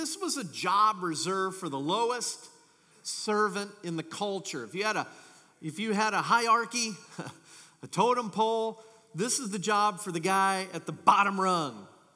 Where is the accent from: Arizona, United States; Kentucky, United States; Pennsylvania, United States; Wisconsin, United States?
Kentucky, United States; And I get, being from Kentucky, you know, when you start traveling, it comes with a lot of jokes, believe you me.